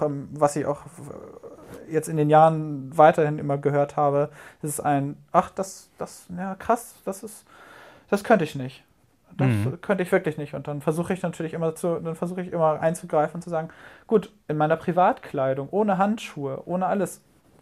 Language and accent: German; Itzehoe, Schleswig-Holstein, Germany; Ich komme gebürtig aus Itzehoe